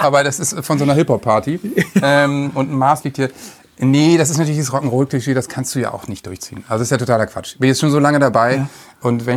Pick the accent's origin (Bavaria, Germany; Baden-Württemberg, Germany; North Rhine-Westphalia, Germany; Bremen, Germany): Bremen, Germany; born there; now in Hamburg, Germany; bin in Bremen geboren